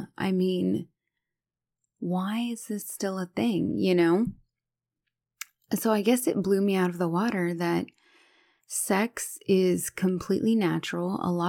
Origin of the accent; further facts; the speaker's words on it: the South, United States; And as a young woman growing up in the South